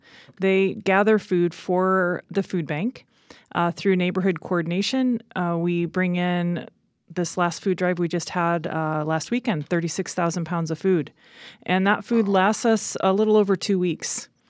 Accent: Midwest, United States; I'm from the Midwest. I grew up around the Great Lakes, and my sister was the first one to move to the West Coast

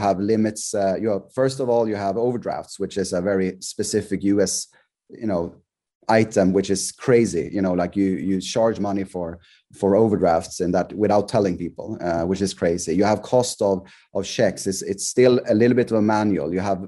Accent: Sweden; English is a second language; now in United States; I'm from Sweden, I speak fairly good English, and I'm from a rich country moving to the US

